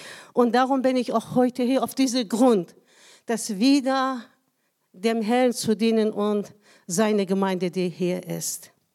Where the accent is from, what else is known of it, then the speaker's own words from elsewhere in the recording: Iran; German is a second language; Ich komme aus dem Iran.